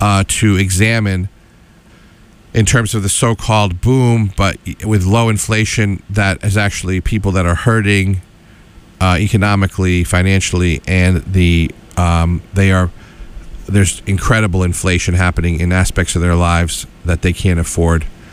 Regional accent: Schenectady, New York, United States; where I grew up in Schenectady

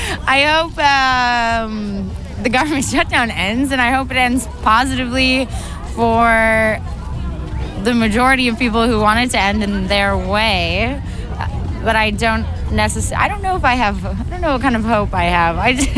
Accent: New York City, New York, United States; I'm from New York City.

